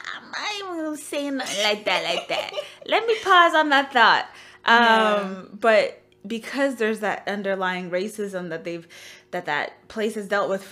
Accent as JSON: {"language": "English", "town": "Brooklyn", "region": "New York", "country": "United States", "tie": "born or raised there", "said": "I remember growing up in Brooklyn, New York"}